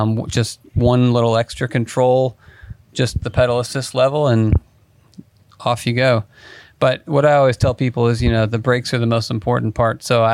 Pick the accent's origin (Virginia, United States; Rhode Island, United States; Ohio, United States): Virginia, United States; I grew up in Northern Virginia, so I'd ride around my neighborhood, ride to the 7-Eleven at the shopping center